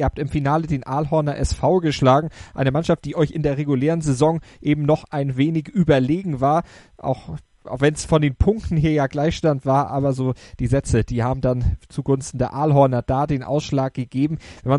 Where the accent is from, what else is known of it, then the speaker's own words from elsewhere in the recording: Bredstedt, Schleswig-Holstein, Germany; hattet ja im letzten Jahr schon im Bredstedt in Nordfriesland, übrigens meiner alten Heimat